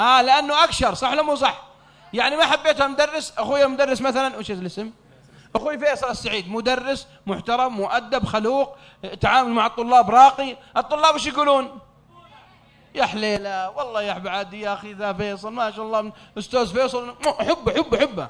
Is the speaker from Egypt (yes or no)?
no; Saudi Arabia; الآن لو واحد عندنا بالسعودية